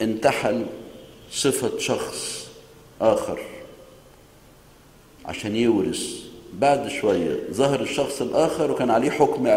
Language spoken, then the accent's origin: Arabic; Egypt; في بعض الأعمال الأدبية عندنا في مصر بعض الكتاب عالجوا الفكرة دي